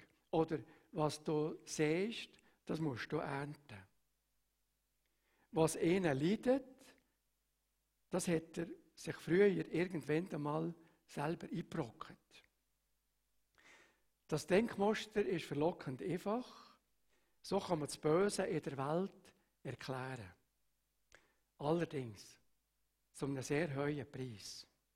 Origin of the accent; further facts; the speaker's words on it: Switzerland; born there; Ich kann ja nichts dafür, dass ich in der Schweiz geboren bin.